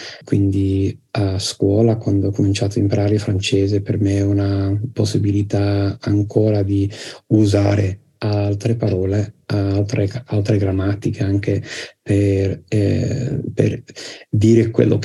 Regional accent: Liverpool, North West England, United Kingdom; accent: Scouse; first language English; Italian is a second language; il mio dialetto di inglese è Scouse, è il dialetto di Liverpool, quindi questo è il primo dialetto che ho imparato da bambino, e poi ho imparato anche a parlare un inglese più standardizzato

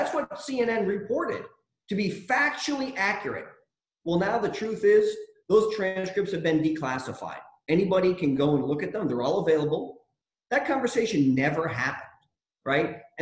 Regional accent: Lowell, Massachusetts, United States; I grew up in Lowell. I know how to throw a guy to the ground.

